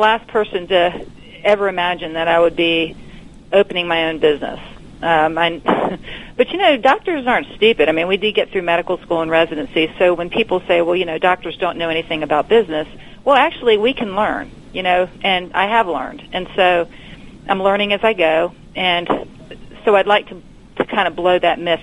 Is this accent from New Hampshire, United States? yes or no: no; Raleigh, North Carolina, United States; also born or lived in Austin, Texas, United States; I was raised in the Raleigh area, but actually born in Austin, Texas.